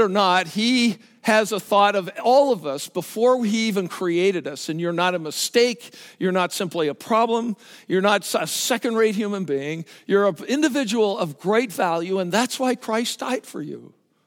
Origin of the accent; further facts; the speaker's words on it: Canada; I'm Canadian, so they won't let me do anything around here anyway.